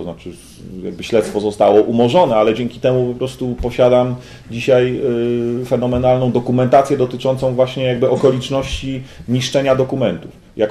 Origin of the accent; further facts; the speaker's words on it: Gdańsk, Pomeranian Voivodeship, Poland; Ja mam wiedzę na temat Gdańska, ale nie tylko dlatego, że ja jestem gdańszczaninem i się interesuję Gdańskiem